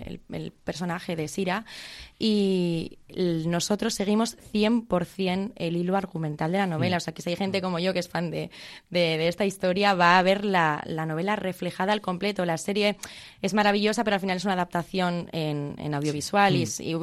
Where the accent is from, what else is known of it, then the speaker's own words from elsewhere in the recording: Pamplona, Navarre, Spain; Yo soy de Pamplona, yo pues encantadísima, la verdad, muy contenta.